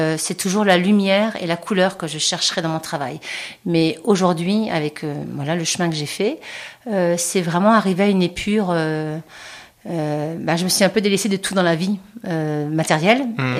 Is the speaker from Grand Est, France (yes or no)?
yes; Strasbourg, Grand Est, France; j'ai ouvert mon premier atelier à Strasbourg puisque je suis strasbourgeoise.